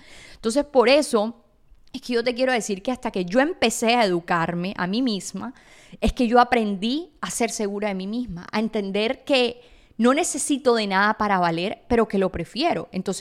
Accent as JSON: {"language": "Spanish", "town": "Sincelejo", "region": "Sucre", "country": "Colombia", "tie": "born there", "said": "En Sincelejo, donde yo nací, soy afortunada de haber nacido ahí"}